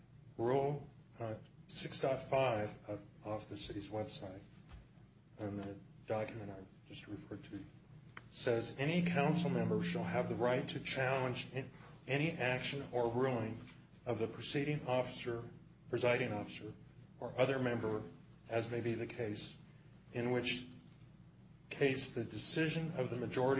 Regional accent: Black Diamond, Washington, United States; I'm from Black Diamond.

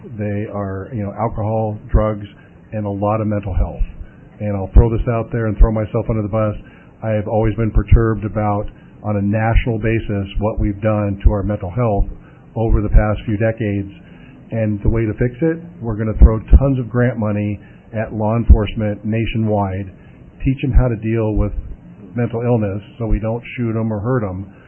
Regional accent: Los Angeles, California, United States; by being a hellion down and growing up in Los Angeles and getting arrested by LAPD.

